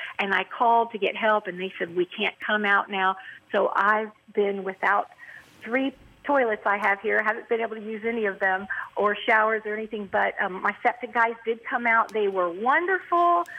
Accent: Miami, Florida, United States; I'm from Miami, and I live in Miami Beach, Aventura area, which is North Miami Beach.

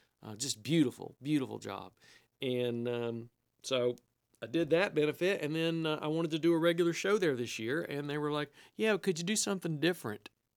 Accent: Swope, Virginia, United States; much like my hometown of Swope, Virginia, it's getting there's a lot of rich people moving in there and buying it up, you know. And I'm Scotch Irish.

